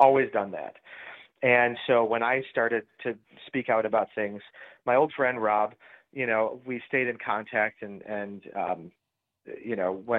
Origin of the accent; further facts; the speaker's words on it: Alloy, West Virginia, United States; he was my state senator since I was born. I grew up in Alloy